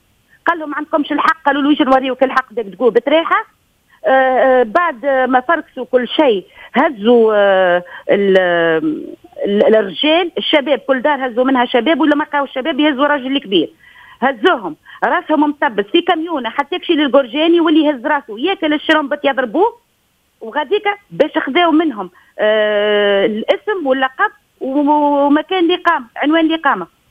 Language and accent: Arabic; Tunisia; أنا كمواطنة تونسية